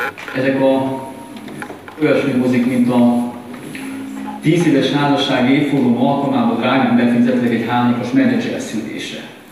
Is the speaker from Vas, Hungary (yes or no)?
yes; Szombathely, Vas, Hungary; hogy ugyan én mehetnék Szombathelyi vagyok.